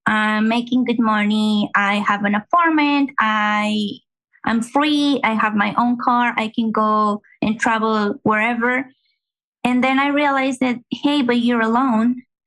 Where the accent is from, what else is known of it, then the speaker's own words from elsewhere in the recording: Mexico; now in Dallas, United States; I'm from Mexico and currently I'm living in Dallas.